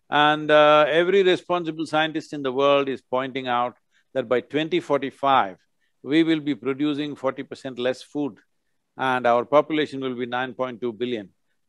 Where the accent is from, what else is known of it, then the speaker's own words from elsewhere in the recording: Mysore, Karnataka, India; I'm from Mysore.